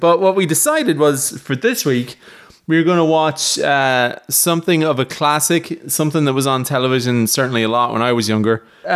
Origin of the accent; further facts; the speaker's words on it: Ireland; But yeah, I'm the Irish Stephen Wright on the fucking Reservoir Dogs Irish version.